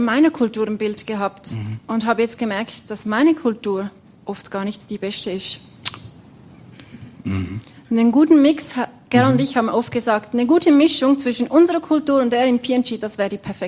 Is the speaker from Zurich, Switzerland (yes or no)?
yes; Zurich, Switzerland; Gar nicht so viel anders wie jetzt im Kanton Zürich, wo ich herkomme.